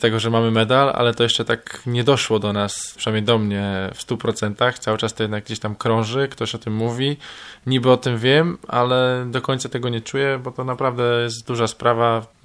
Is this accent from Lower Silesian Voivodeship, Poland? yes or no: no; Kartuzy, Pomeranian Voivodeship, Poland; Urodziłem się w Kartuzach, mieszkałem niedaleko, uczęszczałem tam do szkoły.